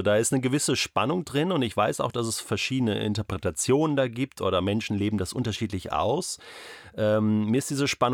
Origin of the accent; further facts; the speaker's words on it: Germany; Ich bin Deutscher und ich bin Heide, sage ich jetzt mal so. Ich bin eben kein Jude.